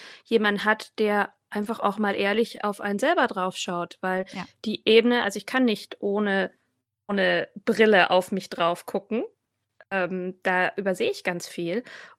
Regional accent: Erlangen, Bavaria, Germany; ich komme aus Erlangen, aus Franken, lebe dort mit meinem Mann, meinem Sohn und meiner Drahthaarwischlerhündin Lotta.

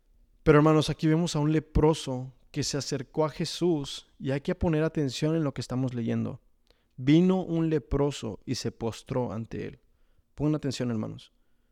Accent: Austin, Texas, United States; yo saben que soy de Austin y una de las mayores cosas que extraño de Austin es ir a jugar voleibol. Entonces, pues me mudo aquí, hermanos, y no tengo muchos amigos.

